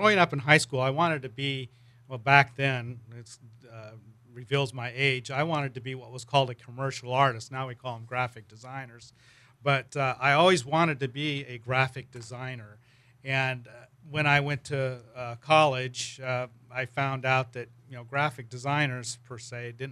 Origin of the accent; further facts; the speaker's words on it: Sacramento, California, United States; also born or lived in San Ramon; Well, I was raised in Sacramento from I was 4 years old, and then I relocated back about 1989 to the Bay Area and lived in the Contra Costa County in San Ramon for about 8 years